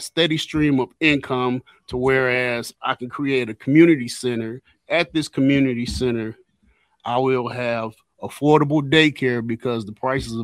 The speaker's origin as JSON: {"language": "English", "town": "Detroit", "region": "Michigan", "country": "United States", "lives_now": "Muskegon, United States", "said": "I'm originally from Detroit. When I came to Muskegon in the summer of 83."}